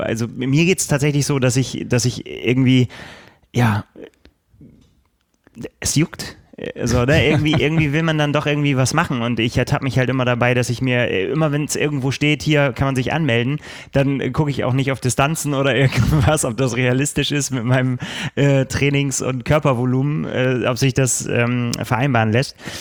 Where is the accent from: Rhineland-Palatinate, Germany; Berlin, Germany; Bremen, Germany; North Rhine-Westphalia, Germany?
Bremen, Germany; Ich bin Bremer